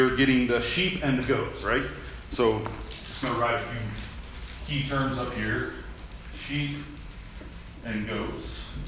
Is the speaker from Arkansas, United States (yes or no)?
no; Oklahoma, United States; also born or lived in California / Tennessee / Florida; I'm from Oklahoma originally. I've lived in California for a bit and Tennessee for a bit, mostly because of school where I was attending or teaching. And then Florida for a few years and now back in Tulsa.